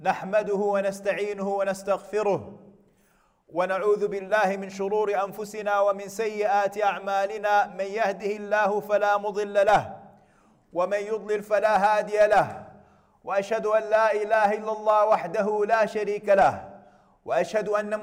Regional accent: Sudan; And you see what is happening in my hometown, the disintegration of Sudan, and you say, Ya Latif.

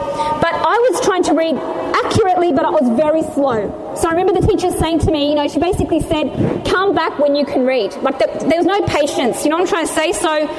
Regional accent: Australia; Look, being an Australian revert, when I first started out, I didn't know, obviously, any Arabic.

